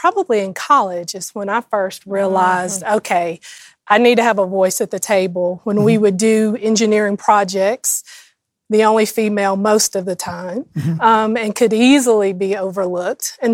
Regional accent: Mississippi, United States; So I'm from Mississippi.

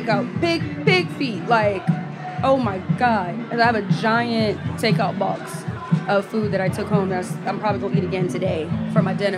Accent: Charleston, South Carolina, United States; I'm from Charleston, so we talk to anybody pretty much.

